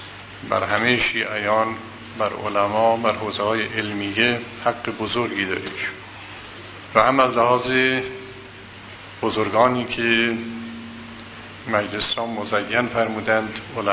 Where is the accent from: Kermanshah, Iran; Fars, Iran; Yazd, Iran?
Yazd, Iran; وقتی ما بچه بودیم در شهر خودمون در یزد